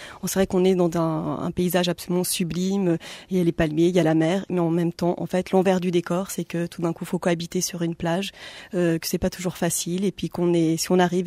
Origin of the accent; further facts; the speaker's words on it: Mexico; moved away; Effectivement, moi j'ai passé mon enfance au Mexique. J'ai une partie de ma famille qui est mexicaine.